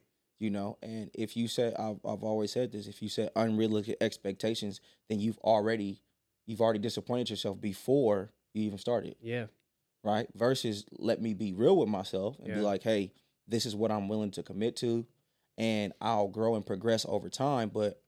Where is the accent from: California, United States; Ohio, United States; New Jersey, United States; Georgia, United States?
California, United States; Oakland; I grew up in Oakland, California.